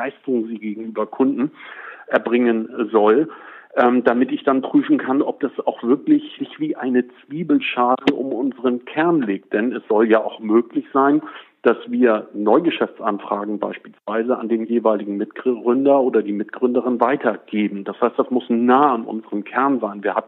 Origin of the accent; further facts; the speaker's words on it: Fehmarn, Schleswig-Holstein, Germany; born there; weil ich auf Fehmarn geboren bin. Ich liebe Fehmarn. Fehmarn ist meine Heimat, da bin ich gerne.